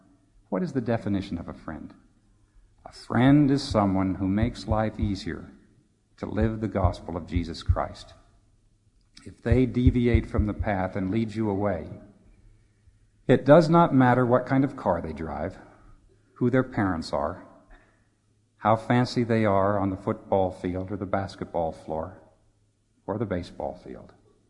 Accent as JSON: {"language": "English", "region": "New York", "country": "United States", "tie": "born or raised there", "said": "As a boy from New York, I could not understand that."}